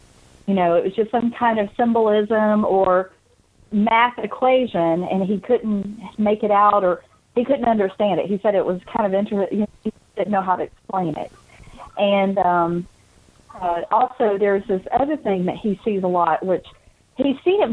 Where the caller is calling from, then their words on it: Georgia, United States; from Georgia.